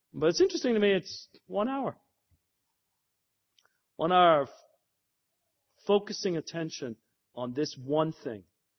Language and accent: English; Canada; I'm a Northern evangelical. Actually, I'm a Canadian evangelical.